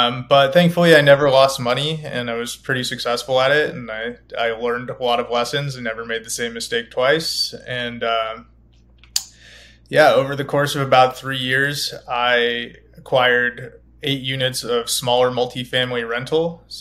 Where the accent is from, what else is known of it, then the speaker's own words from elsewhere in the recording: California, United States; So, yeah, I grew up in California, went to school there.